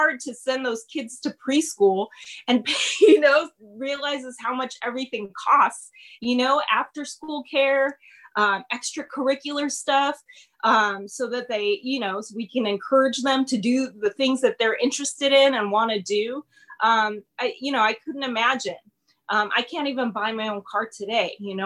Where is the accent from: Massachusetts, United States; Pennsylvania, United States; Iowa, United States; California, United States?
California, United States; Los Angeles; So I grew up in West LA.